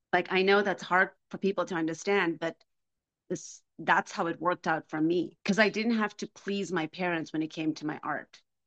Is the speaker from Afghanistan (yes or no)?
yes; Afghanistan; So I come from Afghanistan. So anything in the arts is not celebrated.